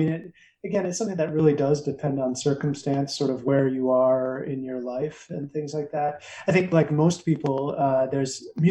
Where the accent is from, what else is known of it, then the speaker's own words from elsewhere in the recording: Wisconsin, United States; now in Montana, United States; I'm originally from Wisconsin and grew up in a small town in the middle of nowhere in rural Wisconsin. And so a Midwestern, Northern boy at heart, but after a few stops in various places in the country, I made my way to Montana.